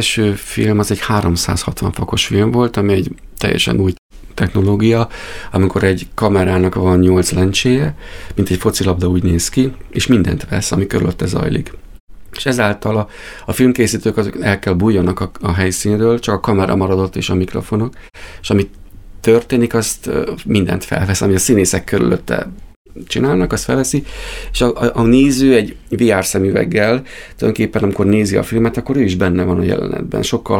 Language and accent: Hungarian; Hungary; now in Australia; ott élek tizenvalány éve, hogy nekem ott van az életem közöttük. Amikor hazajövök, én magyar is vagyok, ausztrál is vagyok, inkább persze magyar vagyok, de az életem ott van kint most jelen pillanatban